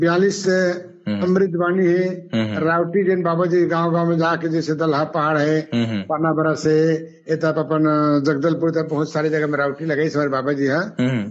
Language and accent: Hindi; Khola, Chhattisgarh, India; मैं कलाकार खोला गांव के मोर जन्मे पले बढ़े